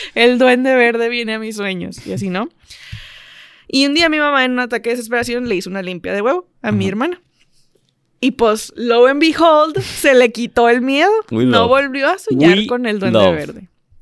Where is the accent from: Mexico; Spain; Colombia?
Mexico; Creo que como mexicanos es de que cultura general, ¿no?